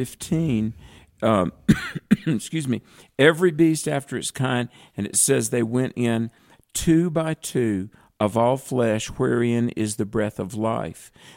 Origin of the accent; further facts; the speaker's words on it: North Carolina, United States; CA in North Carolina, my home state.